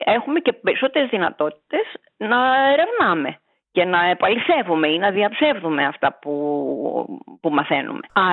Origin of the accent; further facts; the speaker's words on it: Greece; στην Ελλάδα ζήσαμε μια δικτατορία, δεν ήταν ευχάριστη